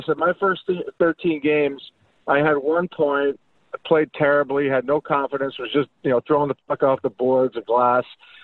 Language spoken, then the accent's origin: English; Chicago, Illinois, United States; Never got to watch any games growing up in Chicago.